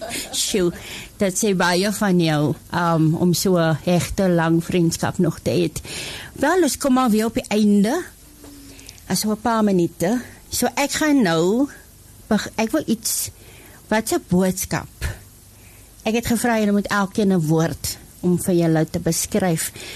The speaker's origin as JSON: {"language": "Afrikaans", "town": "Rustenburg", "region": "North West", "country": "South Africa", "said": "ek is van Rustenburg in Noordwes"}